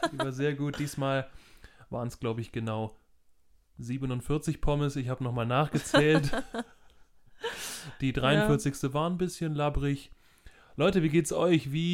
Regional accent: Southern Germany, Germany; Ich bin ständig am Schaffe, wie man bei uns im Süden sagt

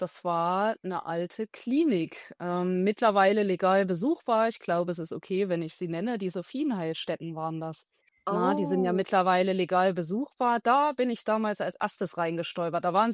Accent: Thuringia, Germany; Ich komme aus dem Thüringer Wald, wohne sehr schön, sehr bergig, bin noch 35 Jahre jung

